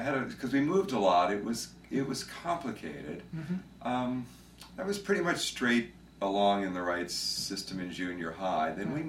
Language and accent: English; New Jersey, United States; I grew up mostly in New Jersey. Mm-hmm. It's the beginning part of my childhood was New Jersey. We moved a lot.